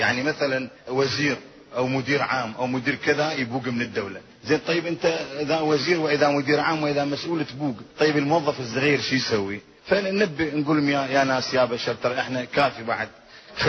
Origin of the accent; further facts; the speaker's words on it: Iraq; moved away; وأنا أناشد بلدي العراق